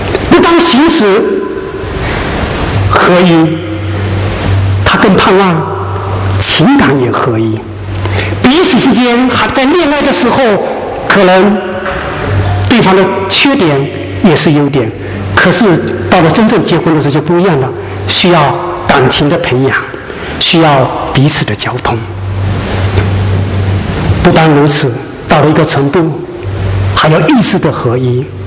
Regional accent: China; 好像我们中国人也有说窈窕淑女，君子好逑

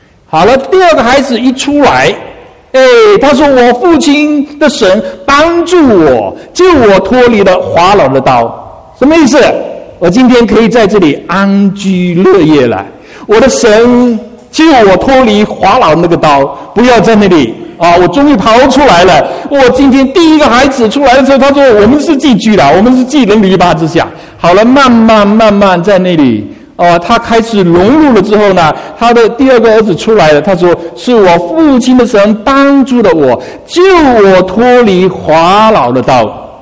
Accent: China; 当我们从中国来到这里

